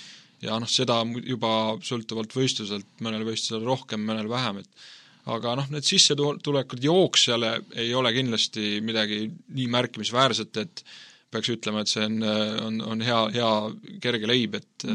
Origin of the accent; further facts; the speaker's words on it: Kuressaare, Saare County, Estonia; ma olen siis sündinud ja kasvanud Saaremaal, Kuressaares ja olen pärit neljalapselisest perest. Aastal 1985 on minu nii-öelda sünniaasta.